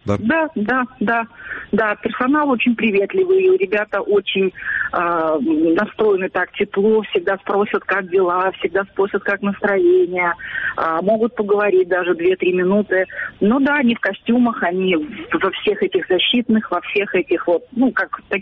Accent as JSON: {"language": "Russian", "region": "Crimea", "country": "Ukraine", "said": "я сама крымчанкой проживаю в Керчи"}